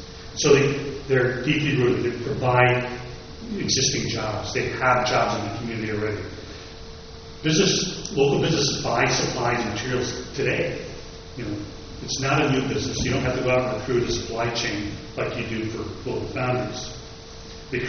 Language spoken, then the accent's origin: English; Illinois, United States; I remember years ago when I worked in my hometown in Illinois